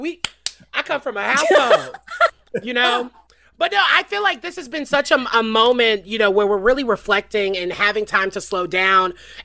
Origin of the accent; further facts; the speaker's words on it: Nashville, Tennessee, United States; I'm from Nashville. So I kind of, I have that vibe.